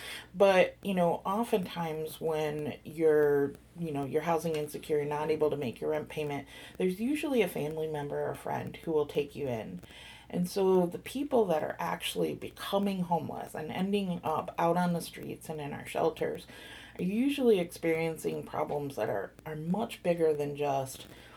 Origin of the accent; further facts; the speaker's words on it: Chicago, Illinois, United States; But I'm from Chicago, and so that's definitely true in Chicago.